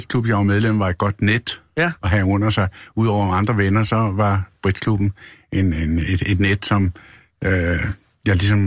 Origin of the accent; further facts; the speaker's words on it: Frederiksberg, Capital Region of Denmark, Denmark; Jeg er fra Frederiksberg.